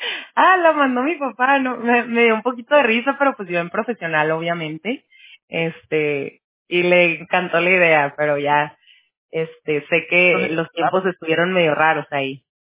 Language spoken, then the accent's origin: Spanish; Tijuana, Baja California, Mexico; also born or lived in Mexicali; La verdad crecí en Tijuana. Pero sí debo de decir que mi nacimiento...